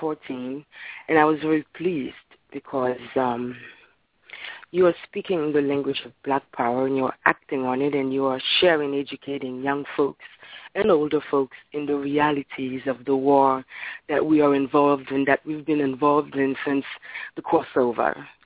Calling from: Brooklyn, New York, United States; from Brooklyn.

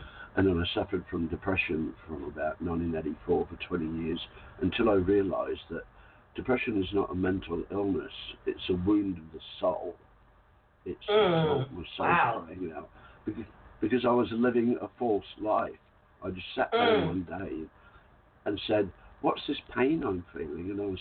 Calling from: Queensland, Australia; I'm calling from the Whitsunday Islands off the northeast coast of Australia, between the mainland, in the mainland, and the Great Barrier Reef. And I'm not black

